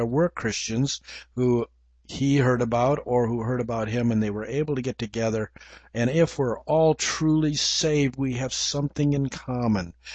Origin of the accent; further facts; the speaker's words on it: England, United Kingdom; accent: English; You'll have to forgive my English accent for Greek names.